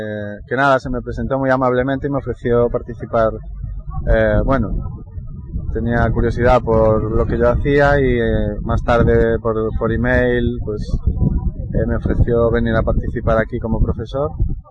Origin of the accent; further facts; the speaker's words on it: Galicia, Spain; ya que vengo de Galicia y traigo también mi música allí.